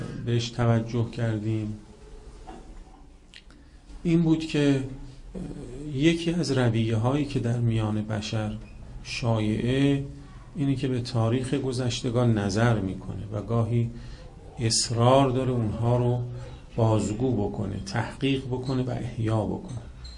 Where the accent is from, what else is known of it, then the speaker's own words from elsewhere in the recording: Iran; به لحاظ مثلا اینکه ما ایرانی هستیم